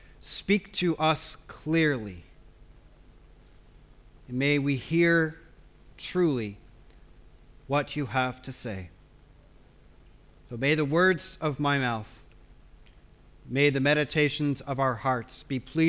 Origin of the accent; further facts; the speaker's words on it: Spokane, Washington, United States; I remember when I was growing up in Spokane in Washington State, interesting the memories that stick with us.